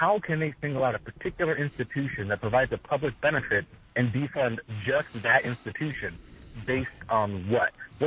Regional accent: Des Moines, Iowa, United States; I'm from Des Moines

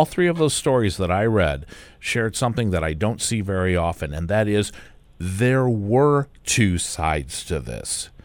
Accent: St. Louis, Missouri, United States; by the way, and I grew up in St. Louis

